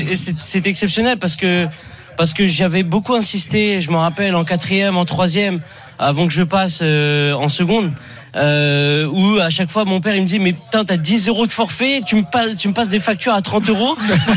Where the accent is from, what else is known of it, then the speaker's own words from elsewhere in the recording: Lyon, Auvergne-Rhône-Alpes, France; Hey, je suis lyonnais.